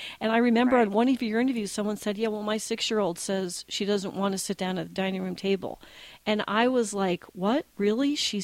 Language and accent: English; New Jersey, United States; I'm from New Jersey. We did not stop pollution in the Hudson River by picking pieces of garbage out of the river.